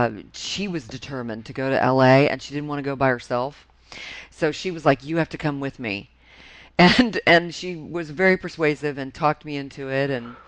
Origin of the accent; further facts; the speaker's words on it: Florida, United States; also born or lived in Dallas; Well, I mean, I grew up in Florida. Yeah. I grew up my whole life near the water